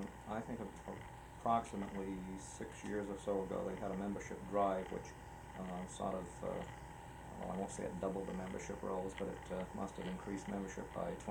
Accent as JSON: {"language": "English", "town": "Westport", "region": "Massachusetts", "country": "United States", "tie": "born or raised there", "also_born_or_lived": "New Bedford, Massachusetts", "said": "Well, I was born in St. Luke's Hospital in New Bedford, but came to Westport as soon as they could."}